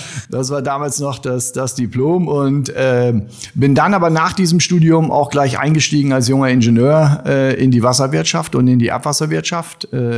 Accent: Lower Saxony, Germany; 60 Jahre alt mittlerweile, verheiratet, 3 Kinder und gebürtiger aus Friese, dem hohen Nordwesten Deutschlands. Mit einer wunderschönen Kindheit in Ostfriesland.

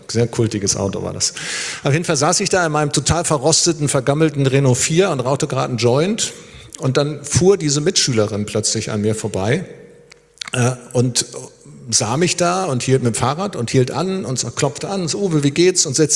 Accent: Schleswig-Holstein, Germany; ich bin ja in Schleswig-Holstein aufgewachsen

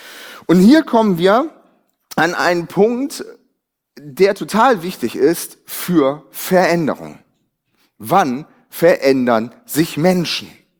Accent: Northern Germany, Germany; Etwas, was wir übrigens auch als Norddeutsche sehr schwer nachvollziehen.

